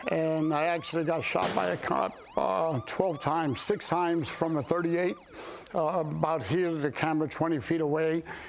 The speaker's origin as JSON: {"language": "English", "region": "New York", "country": "United States", "tie": "born or raised there", "said": "Yes, I was brought up in New York, brought up in a Jewish environment. My parents were Jewish, but they shied away from that. But I was surrounded by Jewish people in everything that I did as a youngster."}